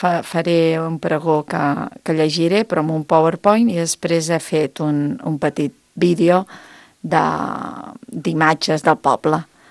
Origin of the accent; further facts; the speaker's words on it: Torrelavit, Catalonia, Spain; also born or lived in Lleida / Vilafranca del Penedès / Barcelona; jo vaig néixer a Lleida. Vaig estar a Torrelavit uns anys, després vaig anar als 16 anys cap a Vilafranca, al Penedès, mm-hmm. I després, quan em vaig casar, me'n vaig anar a viure a Barcelona, 10 anys. I després, doncs, vaig tornar a Sant Miquel.